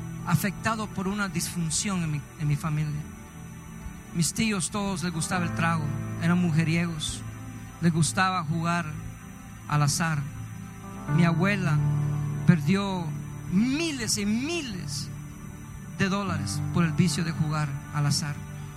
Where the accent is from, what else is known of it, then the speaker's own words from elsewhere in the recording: El Salvador; born there; yo nací en El Salvador y nací de una familia disfuncional. Nací sin papá.